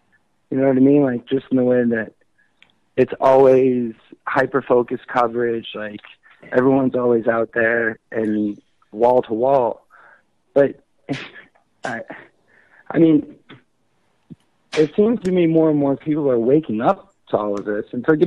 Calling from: Buffalo, New York, United States; I'm calling from Buffalo, New York.

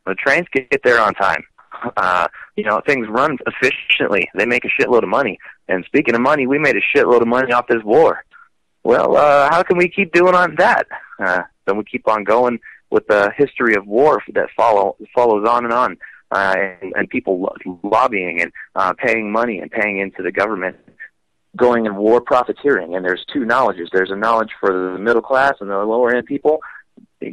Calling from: Colorado, United States; I'm calling from Colorado.

